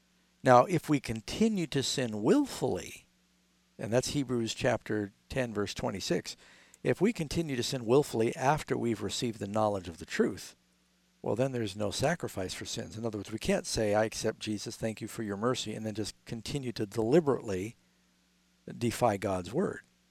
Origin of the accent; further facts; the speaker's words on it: New York City, New York, United States; In New York City, I grew up in New York City, and I've done meetings there.